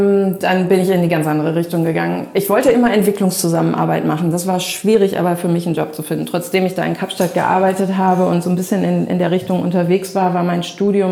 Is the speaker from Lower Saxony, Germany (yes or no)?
yes; Melle, Lower Saxony, Germany; Ja, ich bin in Melle groß geworden, als älteste von 4 Kindern. Melle ist bei Osnabrück, zwischen Osnabrück und Bielefeld.